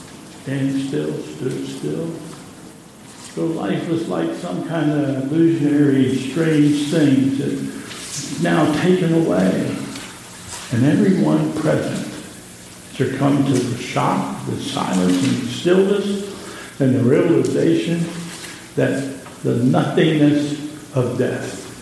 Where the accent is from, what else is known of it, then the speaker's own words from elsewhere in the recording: Pennsylvania, United States; now I'm from Pennsylvania